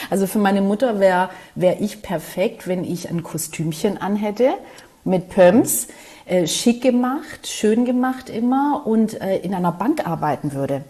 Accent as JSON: {"language": "German", "town": "Kozani", "region": "Western Macedonia", "country": "Greece", "said": "kleines Bergdörfchen, also im Norden von Griechenland, bei Kosani."}